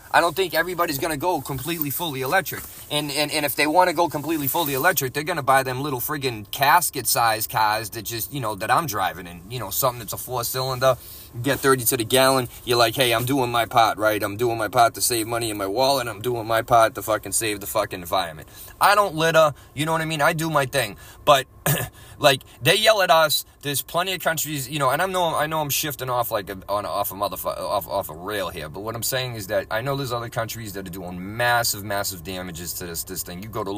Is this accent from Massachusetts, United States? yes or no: yes; Boston, Massachusetts, United States; And I'm from Boston. This is how we fucking talk.